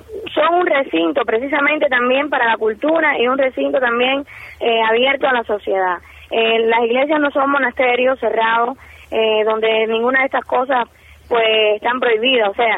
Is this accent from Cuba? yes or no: yes; Cuba; al final somos cubanos